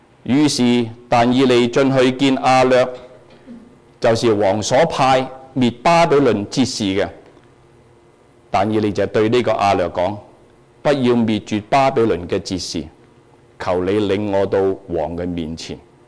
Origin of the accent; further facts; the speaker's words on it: China; 我系中国人